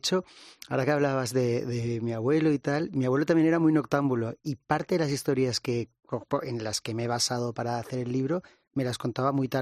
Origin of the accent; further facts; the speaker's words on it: Barcelona, Catalonia, Spain; Yo soy de Barcelona